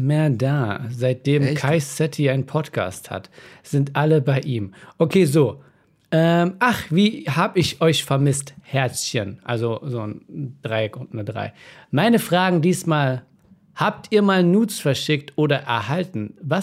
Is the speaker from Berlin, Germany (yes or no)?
yes; Berlin, Germany; ich komme ja aus Berlin